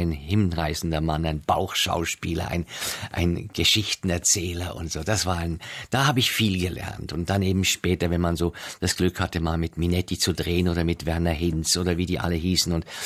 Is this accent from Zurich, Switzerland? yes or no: yes; Zurich, Switzerland; Das war bei uns in Zürich nicht so.